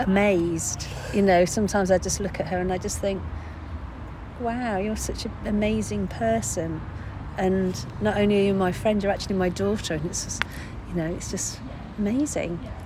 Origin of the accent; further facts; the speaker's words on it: Sheffield, Yorkshire and the Humber, United Kingdom; I think I was from Sheffield, and so there was the miners' strike which came along